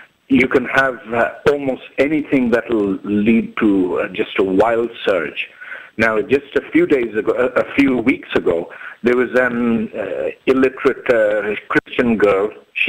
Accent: Karachi, Sindh, Pakistan; The issue of blasphemy wasn't very much around when I was growing up in Karachi.

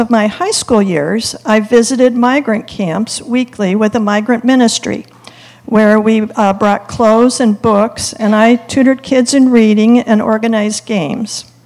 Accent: Eugene, Oregon, United States; I'm a fourth generation Eugenian. I live in the house my parents built and that I grew up in. And growing up in Eugene, when you were in junior high, what you did during the summer was you picked pole beans.

